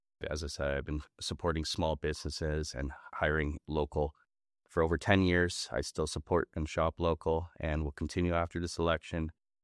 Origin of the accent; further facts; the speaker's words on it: Hamilton, Ontario, Canada; I live in Ward 8 on West 4th. I grew up in Hamilton.